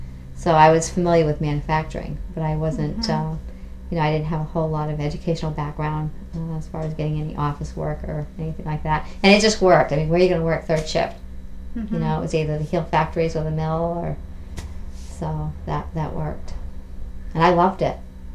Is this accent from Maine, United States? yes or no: yes; Auburn, Maine, United States; also born or lived in Lewiston; Actually, yeah, I was born in Lewiston because the hospital was here, but I lived in Auburn. I'm from Auburn originally.